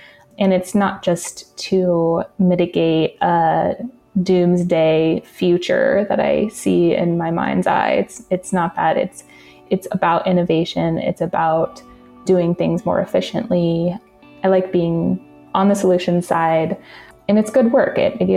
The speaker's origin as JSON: {"language": "English", "region": "Arizona", "country": "United States", "tie": "born or raised there", "lives_now": "Oakland, United States", "said": "I am originally from northern Arizona. I grew up on the Navajo reservation near an area called Big Mountain, where my family still lives today."}